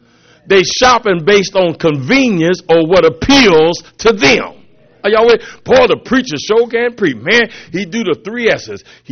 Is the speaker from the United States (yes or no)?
yes; Ohio, United States; I'm from Ohio. And I worked in Springfield, Ohio.